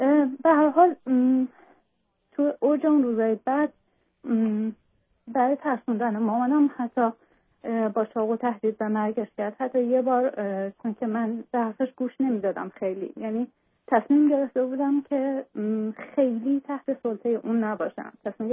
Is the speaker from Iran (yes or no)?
yes; Iran; moved away as an adult; در واقع من از ایران اومدم به اروپا، جایی که شوهرم حدود 22 ساله داره زندگی میکنه.